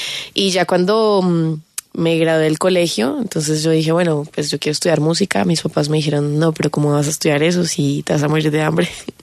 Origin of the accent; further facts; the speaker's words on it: Bucaramanga, Santander, Colombia; No, yo soy de Bucaramanga, yo soy santandereana.